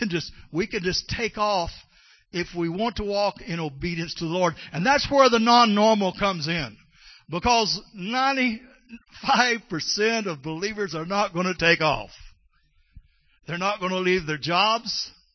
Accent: Texas, United States; born there; we had a new pastor come to our congregation, which shifted back to the town I was born in West Texas

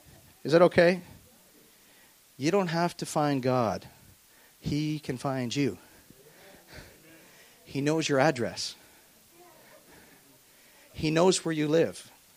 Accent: Oshawa, Ontario, Canada; I'm from Oshawa. The schwa, it's called the schwa for a reason, and it's not good.

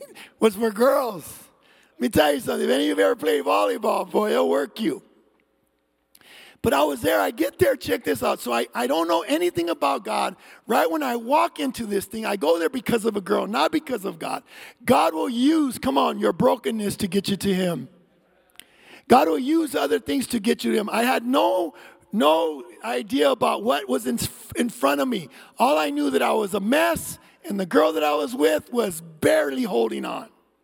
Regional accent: Santa Ana, California, United States; the judge sends me to this home for a year in Ontario, California. I'm from Santa Ana.

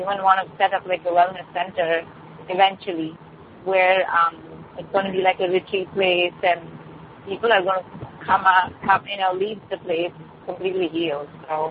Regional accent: Wilmington, Delaware, United States; I'm from Wilmington, Delaware, and I'm a family practitioner in a traditional setting.

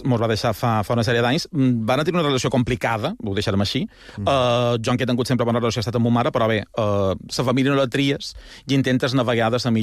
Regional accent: Palma, Balearic Islands, Spain; el que va ser el meu barri de tota la vida, que era Can Redó

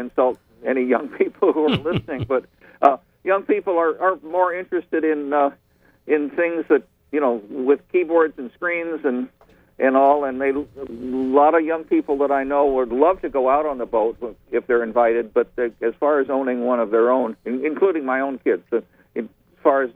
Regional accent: Missouri, United States; I'm from Missouri, so a show me is it's a big thing

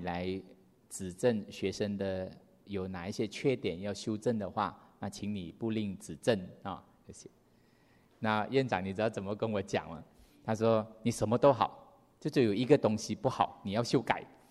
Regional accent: Malaysia; 因为我们是马来西亚人嘛

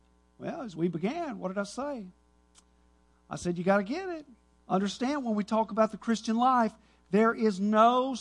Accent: Dallas, Texas, United States; But growing up in Dallas, you know what we don't have in Dallas?

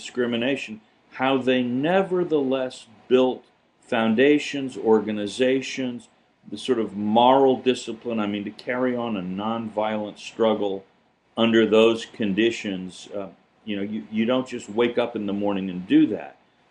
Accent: South Carolina, United States; born there; moved away; I was born in South Carolina. That's really kind of, I think about things as a Southerner, even though I've been living in the North most of my life.

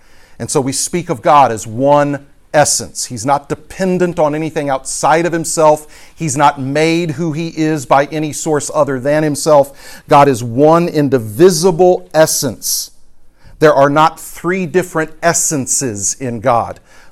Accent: Texas, United States; if you're from Texas like I am, and you enjoy all the blessings of being a Texan that not many other people understand

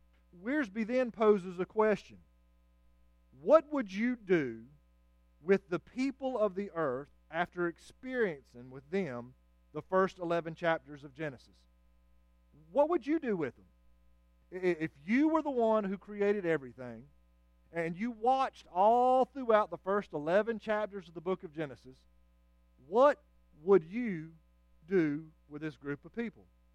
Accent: Lake Wylie, South Carolina, United States; I grew up on Lake Wylie, South Carolina. When I was 2 years old, my parents had enough sense to move far enough away from Charlotte, North Carolina to get us away from the city.

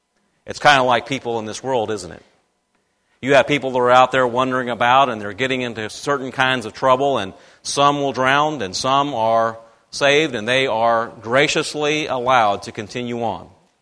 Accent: Louisiana, United States; when I grew up in the military. My dad was in the military for 26 years, and I am originally from Louisiana.

